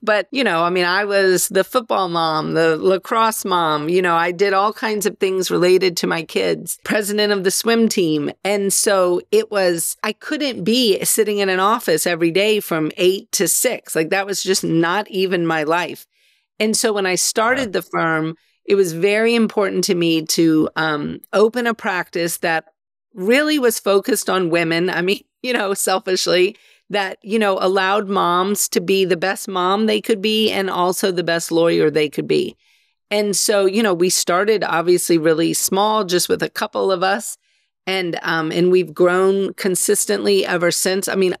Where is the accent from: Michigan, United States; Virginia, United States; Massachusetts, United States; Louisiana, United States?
Louisiana, United States; New Orleans; I am originally from New Orleans, one of those people that evacuated with Hurricane Katrina, and recently just bought a house back in New Orleans.